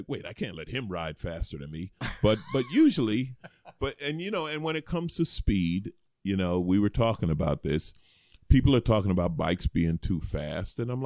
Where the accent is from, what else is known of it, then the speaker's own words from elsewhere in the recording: New York City, New York, United States; I grew up in New York, right, in New York City. There's nowhere to ride a bike.